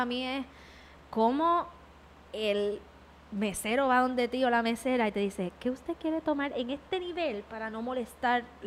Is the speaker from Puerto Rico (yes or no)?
yes; Puerto Rico; como puertorriqueña no podía aplicar y no podía decir que vengo de otro lado porque es que es mentira